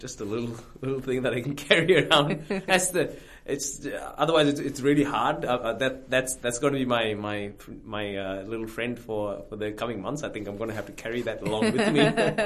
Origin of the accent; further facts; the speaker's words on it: Goa, India; So I'm from Goa, which is on the west coast of India.